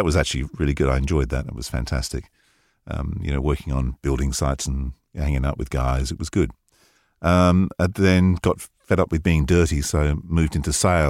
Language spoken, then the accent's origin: English; East of England, United Kingdom; moved away; But I grew up in Hertfordshire, born in the late 50s, two older brothers, so I was exposed to a lot of music through the 60s.